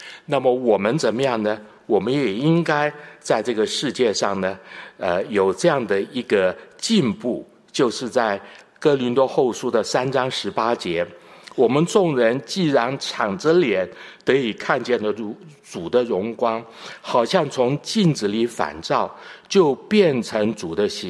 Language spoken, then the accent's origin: Chinese; Taiwan; accent: Taiwanese Mandarin; 我一听你讲的就是从台湾来的，因为你讲话口音有台湾国语。